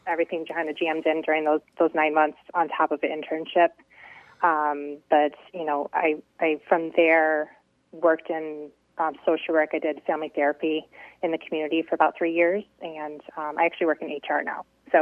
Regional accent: Lansing, Michigan, United States; Obviously, I'm from Lansing, so I'd say most of my family was MSU grads.

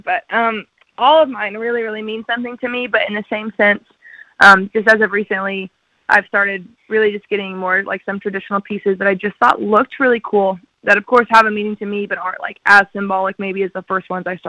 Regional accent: Oklahoma, United States; also born or lived in Nashville; I grew up in Oklahoma. I always say it was a pretty cool place to be from. I was very lucky to get to go to Nashville for college

